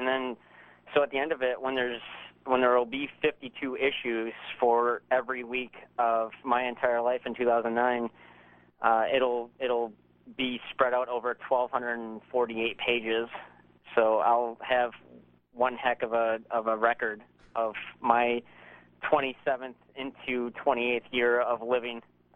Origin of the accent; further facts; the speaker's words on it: Saginaw, Michigan, United States; I'm going back home to where I grew up in Michigan in Saginaw.